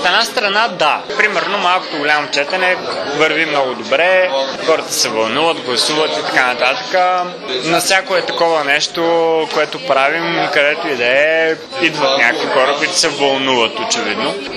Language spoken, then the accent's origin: Bulgarian; Veliko Tarnovo, Veliko Tarnovo Province, Bulgaria; also born or lived in Sliven; Оставаме от тук. Тук съм учил гимназия. Роден съм в Сливен, но от 7 годишен до 18 годишен съм живял тук.